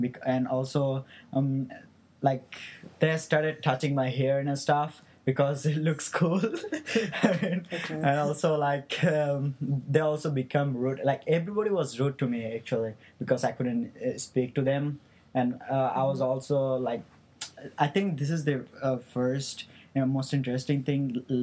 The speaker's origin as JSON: {"language": "English", "country": "Bangladesh", "moved": "yes", "lives_now": "United States", "said": "I have been living in America since 2010. I'm originally from Bangladesh, and now I'm a senior at George Washington Carver Engineering and Science High School."}